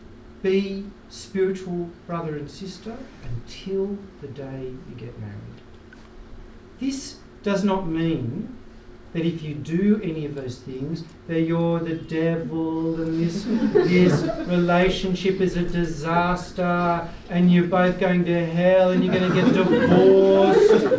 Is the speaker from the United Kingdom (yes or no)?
no; Sydney, New South Wales, Australia; born there; I'm going to remind all of you here, I was born in Australia.